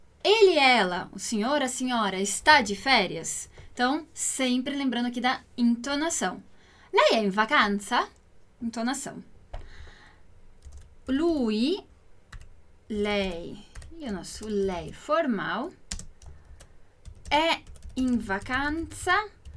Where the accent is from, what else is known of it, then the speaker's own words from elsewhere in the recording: Italy; a cidade onde eu cresci na Itália, onde eu morei por muitos anos e aprendi o italiano, lá o sotaque de lá não se fala com o som fechado.